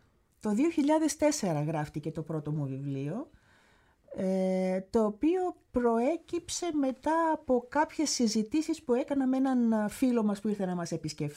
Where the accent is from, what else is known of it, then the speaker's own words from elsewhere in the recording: Greece; now in Czechia; Και θα έλεγα ότι όλοι οι άλλοι Έλληνες που βρέθηκαν την ίδια εποχή με τότε που πήγαμε εμείς